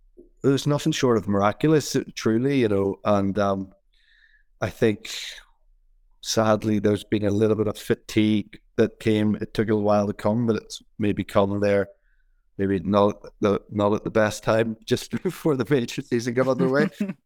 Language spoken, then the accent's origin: English; Holywood, Northern Ireland, United Kingdom; I'm from Hollywood, same place as Rory, and Hollywood Golf Club, two golf clubs in Hollywood.